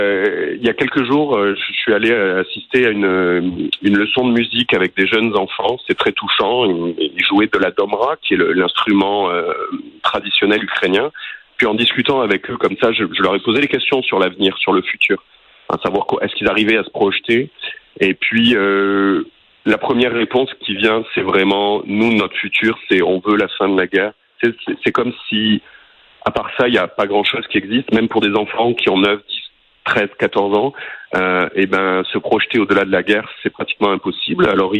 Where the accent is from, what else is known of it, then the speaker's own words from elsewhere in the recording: Canada; que je venais du Canada